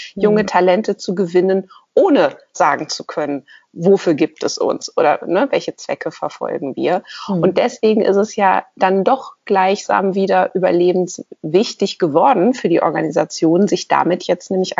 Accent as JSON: {"language": "German", "town": "Cologne", "region": "North Rhine-Westphalia", "country": "Germany", "tie": "born or raised there", "said": "Ich bin ja in Köln groß geworden."}